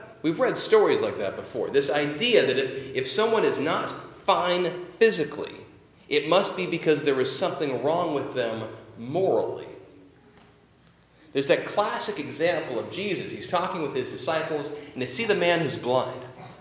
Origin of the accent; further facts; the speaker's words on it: Auburn, Washington, United States; I grew up in Auburn, in South King County. When I was a kid, Auburn had a population of about 40,000 people or so. It was not a wealthy town by any means.